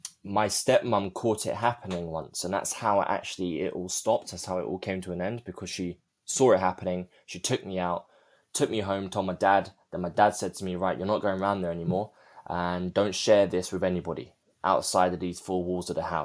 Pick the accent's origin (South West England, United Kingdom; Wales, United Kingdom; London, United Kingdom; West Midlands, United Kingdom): London, United Kingdom; Chiswick; So I grew up in West London in Chiswick.